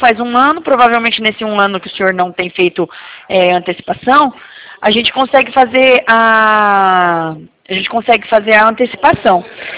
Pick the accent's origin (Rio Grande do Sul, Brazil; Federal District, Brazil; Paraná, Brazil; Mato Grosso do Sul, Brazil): Paraná, Brazil; Eu sou do Paraná